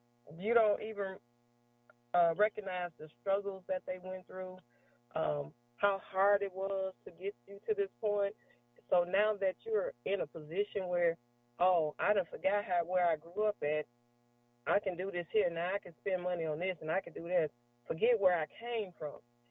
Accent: Mississippi, United States; Slang and all, I'm from Mississippi. It don't make my dialect no better than yours.

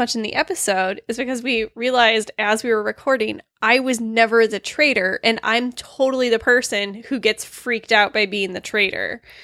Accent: Grand Rapids, Michigan, United States; As I was thinking of backing a couple of games, I played at Grand Con in my hometown, Grand Rapids, Michigan.

